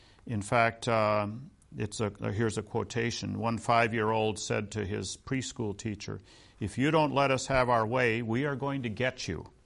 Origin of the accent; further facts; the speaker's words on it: Wisconsin, United States; He teaches at the University of Wisconsin-Madison, which is near where I grew up in Wisconsin, in the educational psychology department.